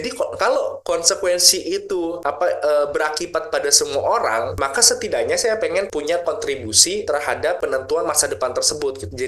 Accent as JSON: {"language": "Indonesian", "town": "Tegal", "region": "Central Java", "country": "Indonesia", "tie": "born or raised there", "said": "kampung saya di Tegal."}